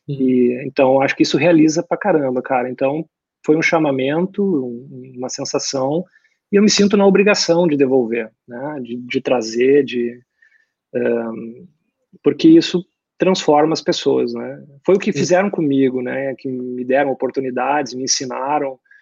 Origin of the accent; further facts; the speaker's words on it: Santo Ângelo, Rio Grande do Sul, Brazil; now in Porto Alegre, Brazil; Porque quando eu venho de Santo Ângelo para cá, eu não conseguia pagar uma faculdade em Porto Alegre, uma PUC.